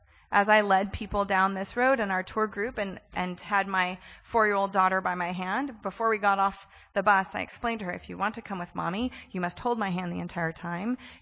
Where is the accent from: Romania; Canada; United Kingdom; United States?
United States; California; Also, he's Californian. I'm Californian.